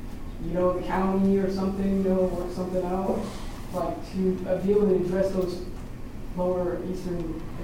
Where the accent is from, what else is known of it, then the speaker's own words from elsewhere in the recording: California, United States; because I'm from California too